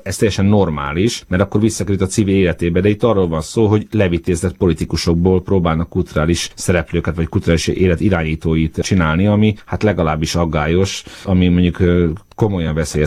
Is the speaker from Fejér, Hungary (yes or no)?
yes; Fejér, Hungary; A Velencei tó környéke, akik ismerik, azok tudják, hogy a 70-es 80 a sérben rendkívül főkapott üdülőhely volt, én ott nőttem föl, ezer szállal kötődöm a térséghez.